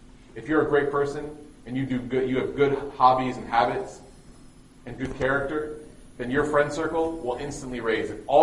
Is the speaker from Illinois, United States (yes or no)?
yes; Chicago, Illinois, United States; now in Knoxville, United States; I grew up in Chicago, and I moved to Dallas, then I moved to Knoxville, Tennessee.